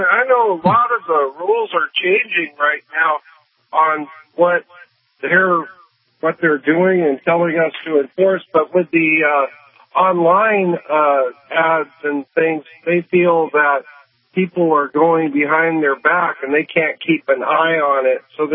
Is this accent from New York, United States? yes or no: no; California, United States; No, but I come from Silicon Valley.